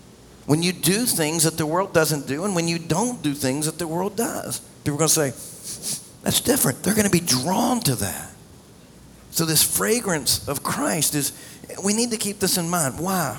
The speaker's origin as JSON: {"language": "English", "region": "the South", "country": "United States", "said": "And, you know, I'm from the South. It's a common thing to say, hey, how you doing?"}